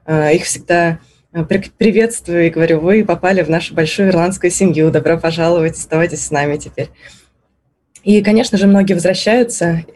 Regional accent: Moscow, Russia; Поэтому я вот выросла в Москве, родилась здесь

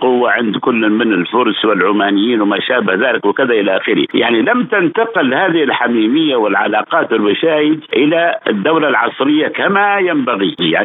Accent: Oman; ولا نحن كعمانيين نقول أنتم احتليتوا عمان 150 سنة

